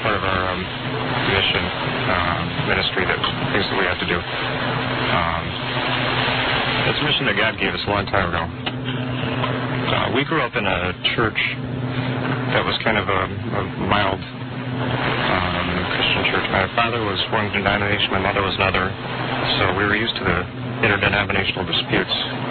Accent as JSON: {"language": "English", "town": "Broadalbin", "region": "New York", "country": "United States", "said": "We're from Broad Albany, New York, upstate near the Adirondacks."}